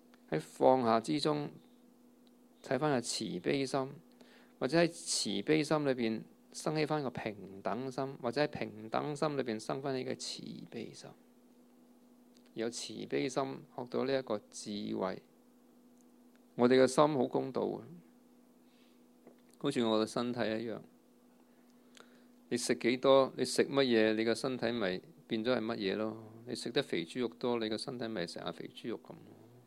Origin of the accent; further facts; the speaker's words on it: Hong Kong; 我很希望大家，我們香港人，我們少少的幾個人，要為自己的幸福努力